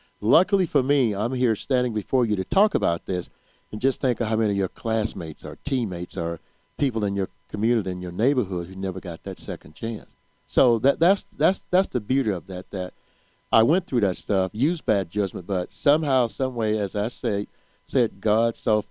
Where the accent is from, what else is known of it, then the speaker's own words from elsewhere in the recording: Mansfield, Louisiana, United States; I grew up in Mansfield, Louisiana. And unfortunately, home is home